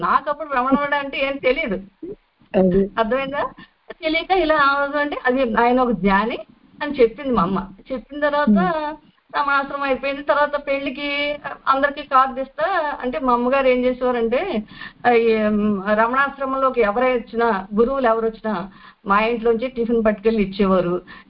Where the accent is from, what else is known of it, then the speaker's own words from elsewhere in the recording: Ardhavaram, Andhra Pradesh, India; మాది పల్లెటూరమ్మ, చిన్నప్పటి నుంచి ఆర్ధవరంలోనే పెరిగాం, ఆర్ధవరంలోనే చదువుకున్నాం.